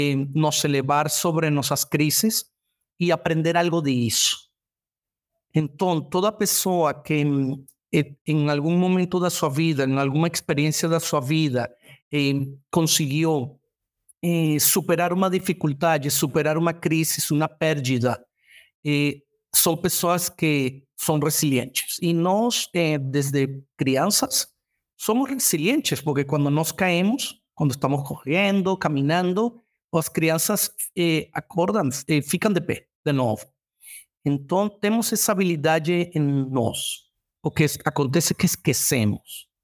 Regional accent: Venezuela; Portuguese is a second language; now in Miami, United States; Sou venezuelano, moro em Miami, em Estados Unidos. Tenho 13 anos morando em Estados Unidos.

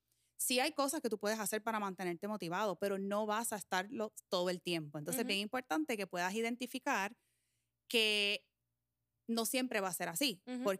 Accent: Puerto Rico; porque como buenos puertorriqueños muchas veces no las comemos

